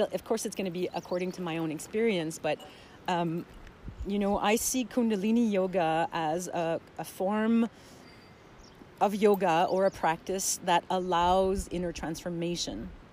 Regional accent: Alberta, Canada; I'm 42 years old. I'm from Canada, Alberta

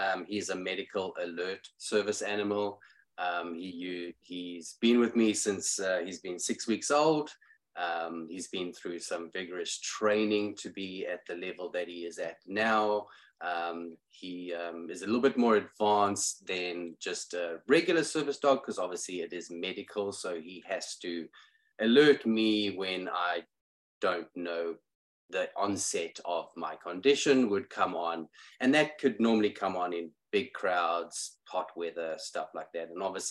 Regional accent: South Africa; now in United States; Obviously, I am from South Africa, so he has traveled the 18,000 miles with me on an airplane to be here.

